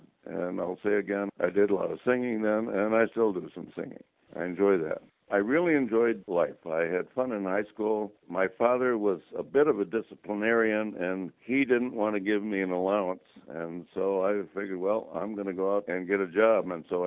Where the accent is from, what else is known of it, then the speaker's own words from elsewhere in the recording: Chicago, Illinois, United States; born there; I was born in Chicago.